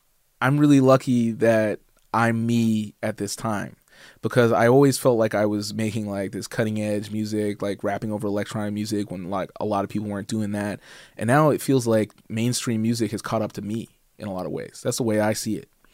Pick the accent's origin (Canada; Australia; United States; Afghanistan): Canada; Edmonton, Alberta; growing up in Edmonton